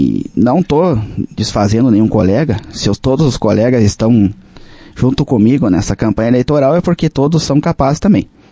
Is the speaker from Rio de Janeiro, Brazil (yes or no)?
no; Lagoa Vermelha, Rio Grande do Sul, Brazil; Eu nasci em Lagoa Vermelha, me criei no interior. Até os 11 anos eu morava num sítio, com meus pais, meus familiares, meus avós. Vivi até os 11 anos no Rincão Comprido, que hoje esse distrito pertence ao Capão Bonito.